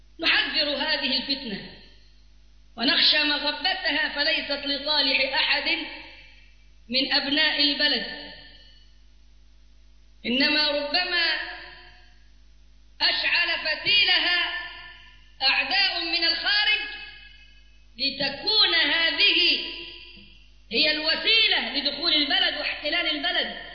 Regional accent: Cairo, Cairo Governorate, Egypt; وشوية عندنا في القاهرة قاعدين برفصوا

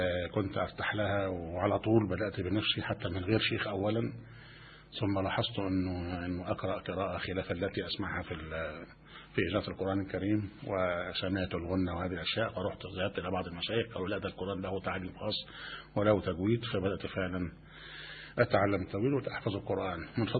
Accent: Talibiya, Giza Governorate, Egypt; born there; من مواليد الطالبية، الأم أصلا محافظة القليوبية، والوالد رحمه الله من سكان مدينة الدقي ومن مواليد مدينة الدقي.

